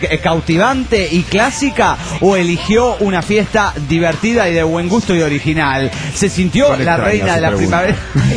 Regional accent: León, Guanajuato, Mexico; de León, Guanajuato, México.

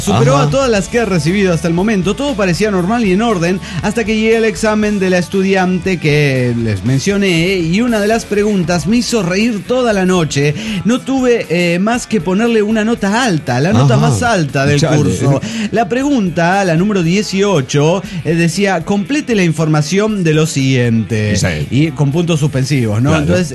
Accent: Juliaca, Puno, Peru; de Juliaca, Perú.

